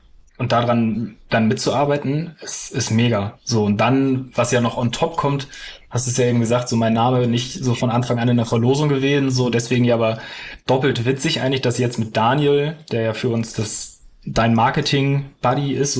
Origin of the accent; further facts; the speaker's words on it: Hamburg, Germany; also ich bin geboren, aufgewachsen in Hamburg.